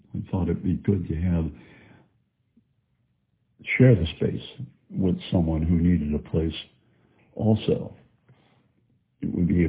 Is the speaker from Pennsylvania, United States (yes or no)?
no; Chicago, Illinois, United States; I guess because I grew up in Chicago and shared a base room bedroom with two brothers